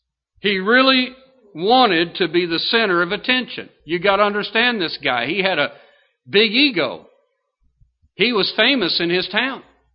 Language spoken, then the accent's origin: English; Lexington, Kentucky, United States; I grew up in Lexington, Kentucky, and we lived in the suburbs on the north end of town